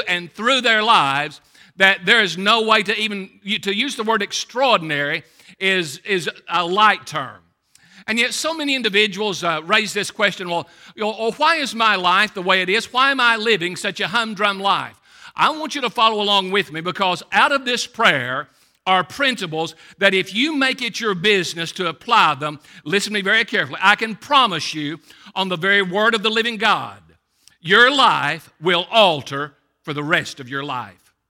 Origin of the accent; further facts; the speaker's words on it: Middlesboro, Kentucky, United States; If there was ever a place that helped you orient toward unworthiness, it was where I grew up in Middlesboro, Kentucky.